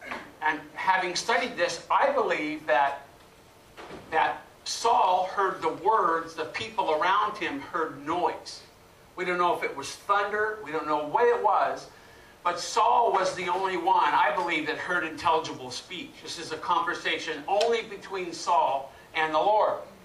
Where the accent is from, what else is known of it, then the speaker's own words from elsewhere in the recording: California, United States; You know, I grew up in the Bay Area, and I'd never really been around thunderstorms and lightning. We moved to Arizona